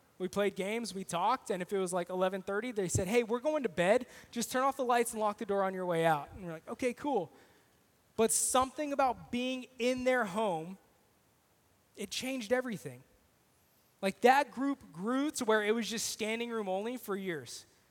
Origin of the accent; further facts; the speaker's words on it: Kingsburg, California, United States; my friends in my hometown in Kingsburg that come over for dinner.